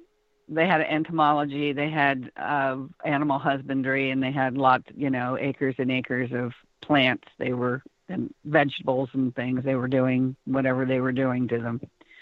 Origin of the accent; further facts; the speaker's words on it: Beltsville, Maryland, United States; You know, where I grew up, and I grew up in Beltsville, Maryland, we had the Bowie Goat Man.